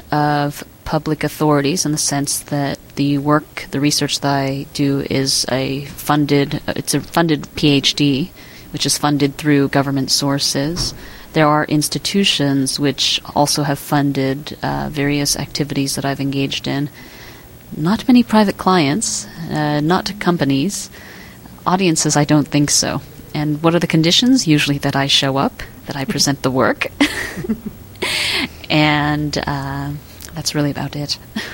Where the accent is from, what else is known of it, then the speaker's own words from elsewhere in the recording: United States; I'm from the United States, where we don't really have a very comprehensive social security plan